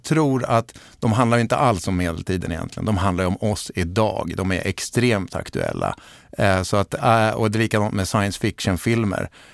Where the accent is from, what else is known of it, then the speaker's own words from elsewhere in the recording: Västerås, Västmanland County, Sweden; Jag kommer ju från Västerås som du sa